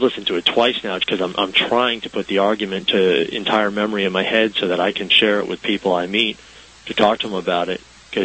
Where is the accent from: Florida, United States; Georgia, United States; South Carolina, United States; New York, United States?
South Carolina, United States; Florence; No, I'm from Florence.